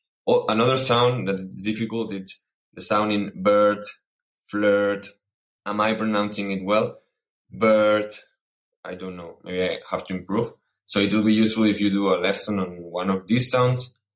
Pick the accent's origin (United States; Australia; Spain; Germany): Spain; Barcelona, Catalonia; English is a second language; from Barcelona again.